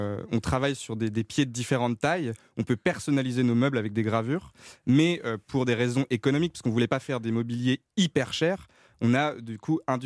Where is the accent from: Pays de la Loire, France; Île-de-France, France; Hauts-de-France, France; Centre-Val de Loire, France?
Pays de la Loire, France; Nantes; Et nous, on est originaire de Nantes